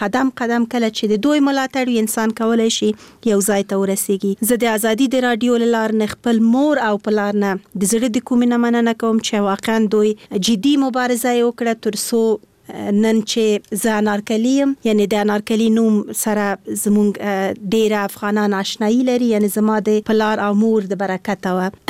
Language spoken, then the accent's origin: Pashto; Kabul, Afghanistan; born there; زه د اصلا پلار مې د خوست ده، مور مې د پکتیا ده، او زه په خپله کابل کې زیږیدلی یم، خو په هر صورت د خوست تیل کېږم.